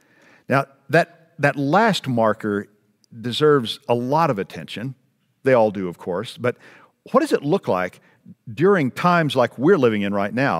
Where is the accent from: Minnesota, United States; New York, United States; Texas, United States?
Texas, United States; About the only other thing that grows above the ground where I grew up in West Texas is cactus.